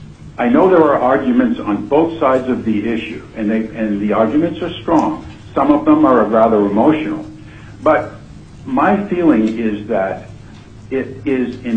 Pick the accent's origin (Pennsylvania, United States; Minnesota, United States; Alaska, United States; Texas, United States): Alaska, United States; Eagle River; I'm from Eagle River, and I've been a resident now for approximately 23 years here.